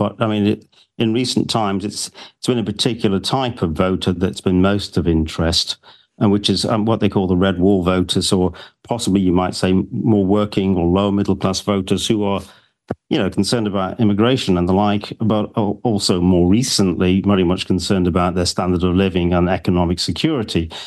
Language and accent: English; Stoke-on-Trent, West Midlands, United Kingdom; And I come from Stoke-on-Trent, which is an incredibly poor industrial city in North Midlands, south of Manchester. Massively Labour forever.